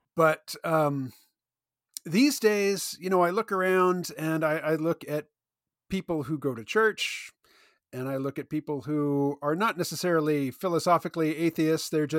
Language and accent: English; Kansas City, United States; Not a lot of Spanish speakers when I was growing up in Kansas City.